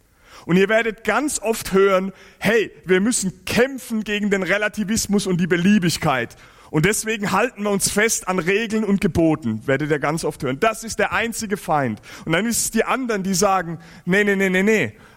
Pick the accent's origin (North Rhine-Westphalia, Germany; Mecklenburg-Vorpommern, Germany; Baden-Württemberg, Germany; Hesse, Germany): Hesse, Germany; Giessen; dort, wo ich herkomme, in Gießen, ne, das ist ja so ein bisschen auch so ein Bible Belt, ganz viele Gemeinden im hessischen Hinterland